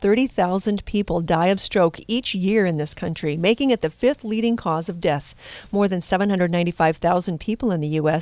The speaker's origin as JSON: {"language": "English", "region": "Midwest", "country": "United States", "tie": "born or raised there", "said": "Well, that might be, but where I grew up in the Midwest here, a TIA is not a precursor to a stroke."}